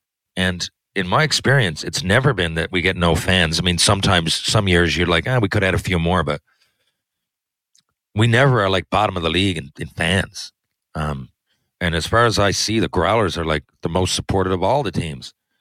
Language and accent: English; Atlantic Canada, Canada; I'm from Atlantic Canada and I enjoyed playing there